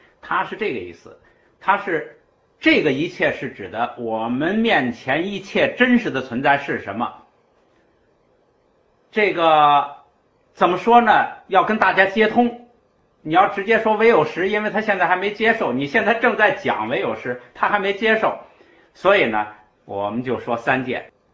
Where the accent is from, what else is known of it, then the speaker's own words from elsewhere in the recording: China; 哎，我们中国人呢不喜欢那么那个仔细